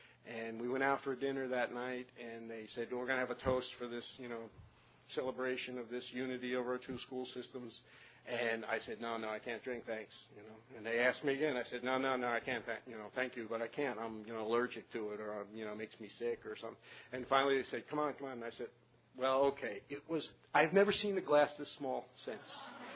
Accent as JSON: {"language": "English", "region": "New Jersey", "country": "United States", "tie": "born or raised there", "also_born_or_lived": "Alabama / Alaska", "moved": "as an adult", "said": "I was a teacher in Alabama and then moved to Alaska. A little geographic. I grew up in New Jersey, moved to Alabama, and then Alaska."}